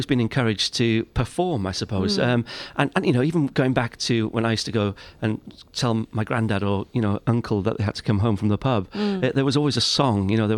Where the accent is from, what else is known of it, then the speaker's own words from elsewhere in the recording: Anglesey, Wales, United Kingdom; I'm an only child. I'm from Anglesey in North Wales. You know, we probably got electricity about 7 years ago. Mum was a primary school teacher, dad an engineer.